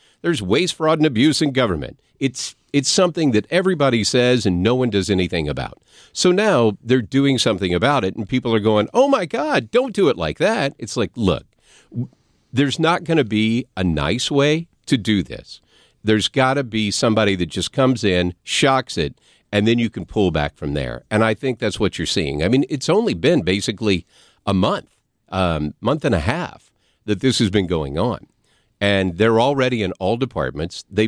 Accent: St. Louis, Missouri, United States; But we say we're from St. Louis.

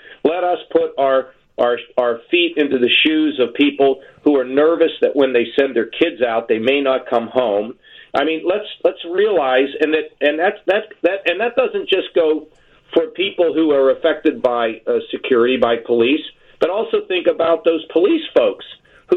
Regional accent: United States; I'm an American. That's what I care about is America.

